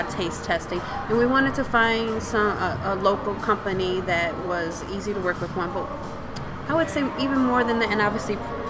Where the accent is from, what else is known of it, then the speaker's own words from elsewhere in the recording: New Orleans, Louisiana, United States; now in Hartford, United States; So, you know, as you mentioned before, I'm from New Orleans. Mm-hmm. It will always be home. However, this is my new home, right?